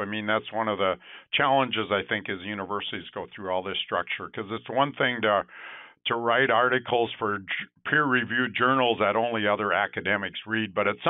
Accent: Minnesota, United States; It was actually my hometown, first robot in the state of Minnesota.

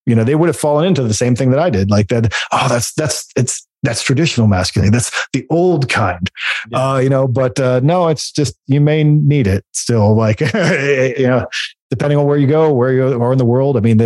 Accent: Portland, Oregon, United States; And, I moved from Portland. I was outside of Portland. I lived in Oregon for years

